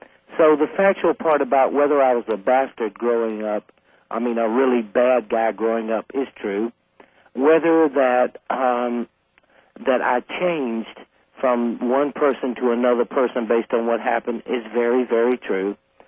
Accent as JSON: {"language": "English", "region": "the South", "country": "United States", "tie": "born or raised there", "said": "this is the way I grew up. I grew up fighting in the South."}